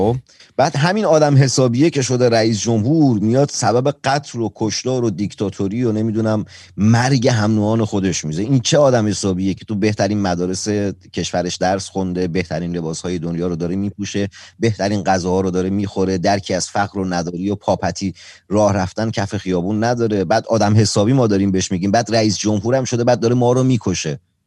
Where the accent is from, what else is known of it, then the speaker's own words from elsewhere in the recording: Abadan, Khuzestan, Iran; خودم خب جنوبی هستم و دوران بچگیم بدترین دوران زندگی من تو دوران بچگیم، خب سه بار چهار بار بیشتر پدرمو ندیدم دیگه، داخل آبادان بود، ما جنگ زده بودیم، و اما زمانی که برگشتیم آبادان